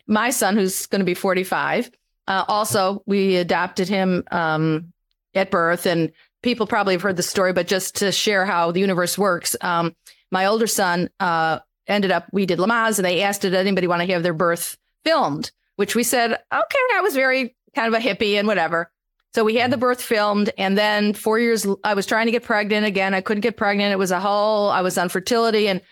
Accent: Chicago, Illinois, United States; I'm from Chicago.

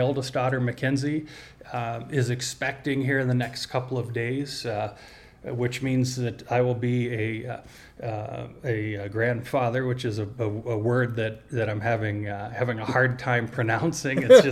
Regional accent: Pennsylvania, United States; born there; also born or lived in Indiana / Texas / Iowa; You know, I was born in Pennsylvania, but moved all over. You know, lived in Indiana, Texas, Iowa.

